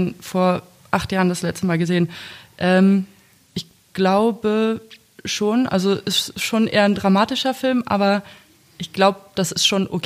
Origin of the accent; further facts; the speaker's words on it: Hamburg, Germany; Ja, wobei ich bin quasi in Steilshoop aufgewachsen, also direkt daneben.